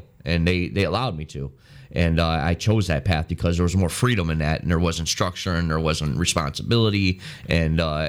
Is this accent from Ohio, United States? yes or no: no; Chicago, Illinois, United States; I'm from Chicago. I moved to the south side of Chicago.